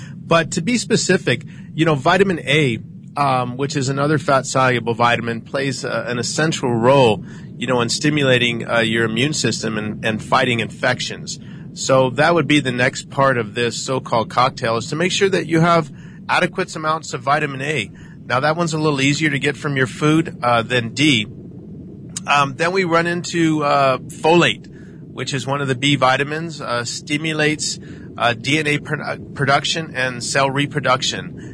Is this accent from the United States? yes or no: yes; Midwest, United States; also born or lived in California; coming from California, I didn't like the cold weather out here, even though I grew up in the Midwest.